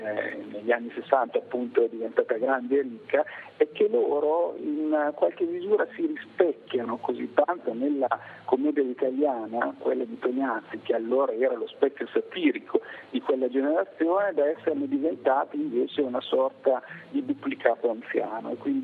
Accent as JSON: {"language": "Italian", "town": "Vigevano", "region": "Lombardy", "country": "Italy", "said": "Io sono lombardo, sono di Vigevano, una città celebre per la fortuna dei calzaturifici negli anni 60"}